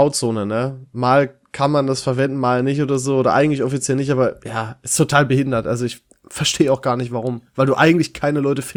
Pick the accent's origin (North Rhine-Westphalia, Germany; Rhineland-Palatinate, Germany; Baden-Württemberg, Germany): North Rhine-Westphalia, Germany; Dorsten; In meiner Heimat in Dorsten, da gibt's eine Straße